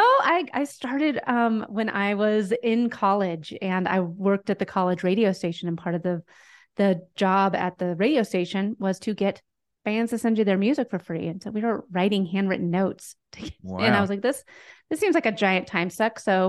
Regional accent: Denver, Colorado, United States; I am a social media strategist and I'm from Denver, Colorado.

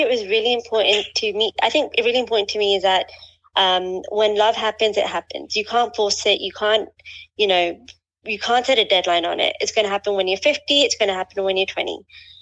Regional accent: London, United Kingdom; So I am originally from England, born and brought up in London. My family still reside in London. So I'm Pakistani. My parents are obviously also Pakistani.

